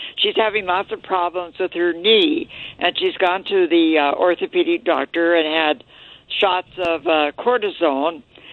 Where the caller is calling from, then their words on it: Washington, United States; West of Gig Harbor.